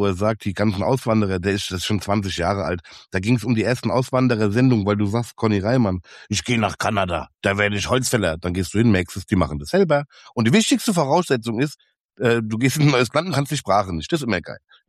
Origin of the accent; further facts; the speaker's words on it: Frankfurt am Main, Hesse, Germany; Wir sind ja auch hier groß geworden, Multikulti. Ich meine, Frankfurt am Main, da weißt du Bescheid.